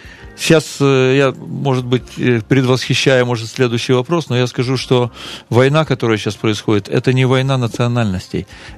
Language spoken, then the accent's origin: Russian; Ukraine; я как гражданин Украины, я украинец, ну, так, по отцу, допустим, потому что по материнской линии там сложный вопрос.